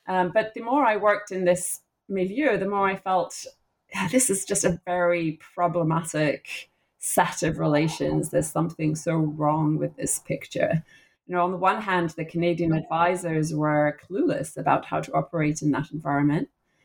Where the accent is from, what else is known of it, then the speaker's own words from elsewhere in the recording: Singapore; growing up, I grew up partly in Southeast Asia, in Singapore, looking at the world around me.